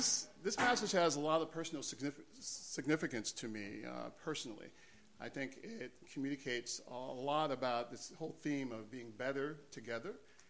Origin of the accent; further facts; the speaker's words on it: Alabama, United States; born there; I was born in the South in Alabama. Both of my parents are both from Alabama as well, too.